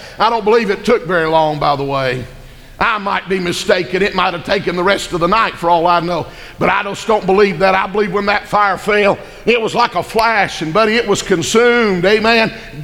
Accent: Atlanta, Georgia, United States; I'm from Atlanta, amen.

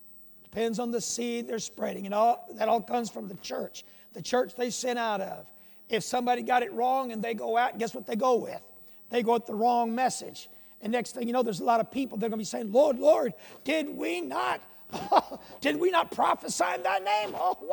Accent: Texas, United States; now in Peru; But I come from Texas and then way south of Texas. I've been in Peru since 1958, and that's a long time.

